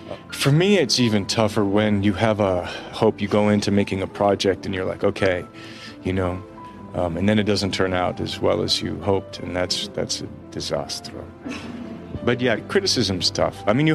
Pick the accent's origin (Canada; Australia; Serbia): Canada; Toronto, Ontario; moved away as an adult; now in Los Angeles, United States; because I grew up in Canada and Toronto